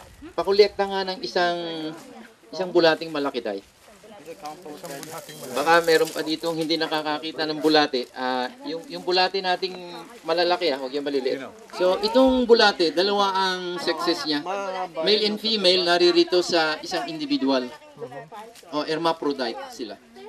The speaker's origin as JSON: {"language": "Tagalog", "town": "Lipa", "region": "Calabarzon", "country": "Philippines", "said": "And the best, sa amin sa Lipa, maraming kakawate"}